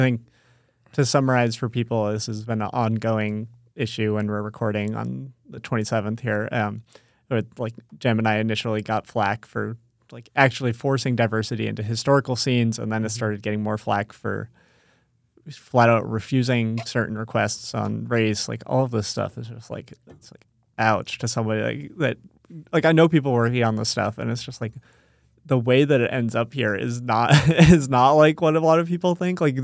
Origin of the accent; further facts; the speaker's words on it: Rhode Island, United States; I mean, for the record, I grew up in Rhode Island, if people didn't know.